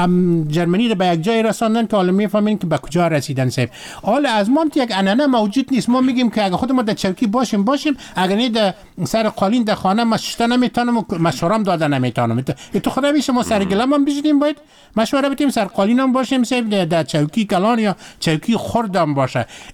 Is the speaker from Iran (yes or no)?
no; Afghanistan; ما شما افغان هستیم